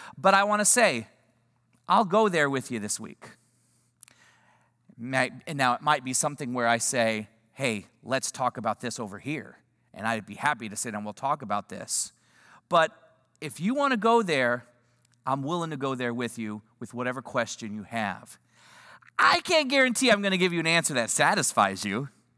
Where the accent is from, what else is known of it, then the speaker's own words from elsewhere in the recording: Houston, Texas, United States; However, I am from the Houston area. I spent all of my middle school and high school years in this area.